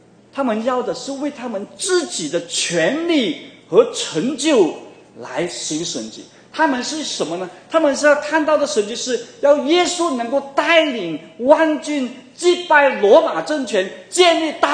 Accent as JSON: {"language": "Chinese", "country": "China", "said": "就好像我们中国人的这个信仰这个拜拜"}